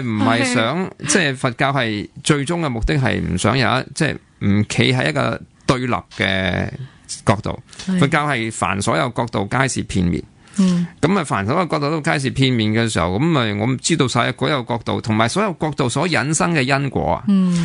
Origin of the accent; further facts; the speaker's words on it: Hong Kong; 因为我作为一个香港人，好珍惜